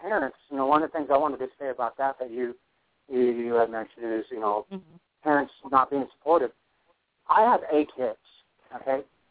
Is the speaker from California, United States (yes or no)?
yes; Los Angeles, California, United States; I grew up in Los Angeles, so every weekend that I could get, that I had the money to go down to Venice Beach, this was back in the 80s